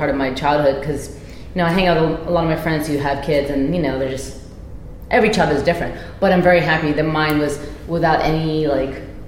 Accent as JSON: {"language": "English", "country": "Philippines", "tie": "born or raised there", "said": "growing up in the Philippines"}